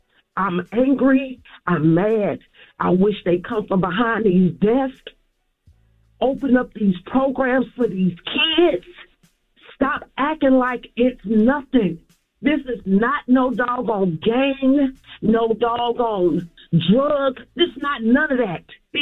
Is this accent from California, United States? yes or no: no; St. Louis, Missouri, United States; I am from St. Louis, Missouri.